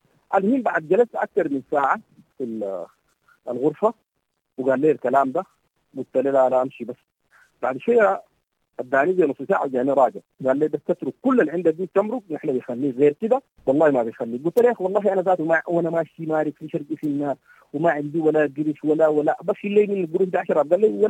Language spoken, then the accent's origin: Arabic; Sudan; نحن كشعب سوداني